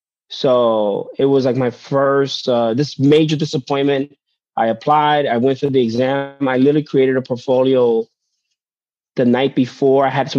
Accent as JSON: {"language": "English", "town": "Long Island City", "region": "New York", "country": "United States", "tie": "born or raised there", "said": "Like I grew up in Long Island City back when it was really, it's bougie now."}